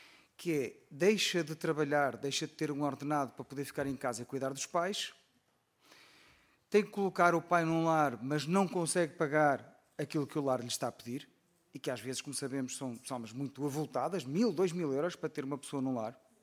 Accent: Barcelos, Norte, Portugal; Eu venho de uma aldeia, cresci numa aldeia em Barcelos

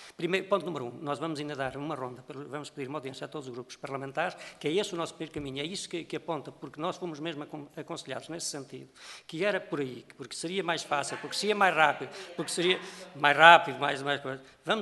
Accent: North, Portugal; sou do Norte

